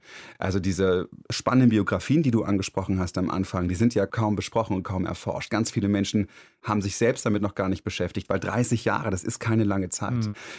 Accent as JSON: {"language": "German", "region": "East Germany", "country": "Germany", "said": "Ich sollte mich auf einmal dazu verhalten, Ostdeutscher zu sein."}